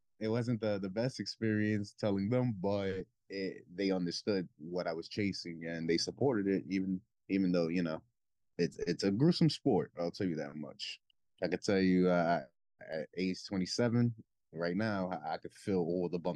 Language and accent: English; Brooklyn, New York, United States; I'm from Brooklyn, New York.